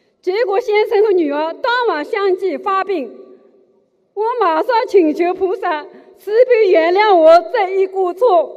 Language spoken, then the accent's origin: Chinese; Shanghai, China; 我来自上海